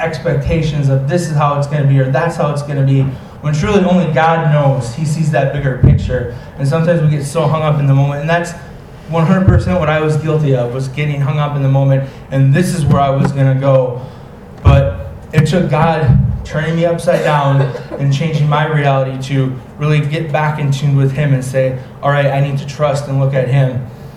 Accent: Wisconsin, United States; I'm from Wisconsin, so I travel

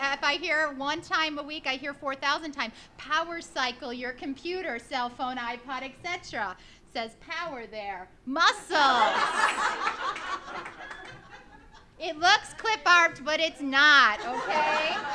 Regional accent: Niagara Falls, New York, United States; who you might not know this little tidbit because I'm from Niagara Falls.

